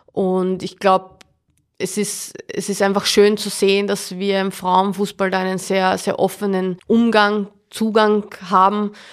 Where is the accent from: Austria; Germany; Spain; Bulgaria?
Austria; Vienna; Ja, also ich bin Wienerin, lebe aber jetzt seit 2012 am Stadtrand in Niederösterreich. Hat sich auch so ergeben, weil einfach mein Büro in St. Pölten ist.